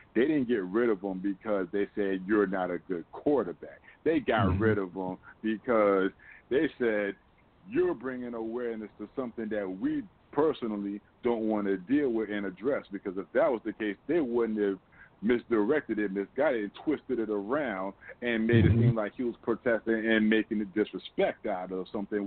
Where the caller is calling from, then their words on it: New Jersey, United States; calling all the way from Dirty Jersey.